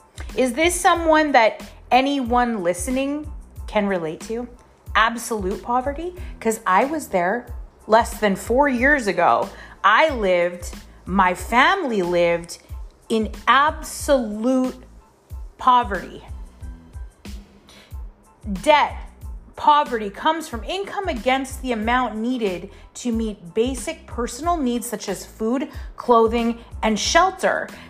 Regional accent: Canada; I'm a Canadian.

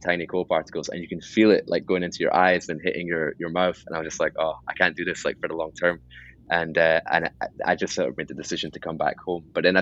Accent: Edinburgh, Scotland, United Kingdom; But then like my hometown is Edinburgh, Scotland, and I would come back to Edinburgh after a year or like after a few months

